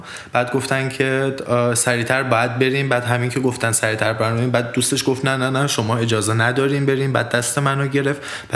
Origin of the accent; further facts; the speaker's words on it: Iran; منم جوابشو دادم که من ایرانی هستم.